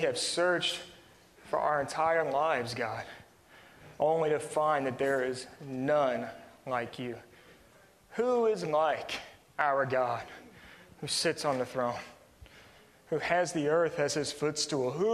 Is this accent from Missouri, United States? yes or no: yes; Jefferson City, Missouri, United States; I was born, I was raised in Jeff City. We went to a Catholic grade school. We went to a Catholic high school.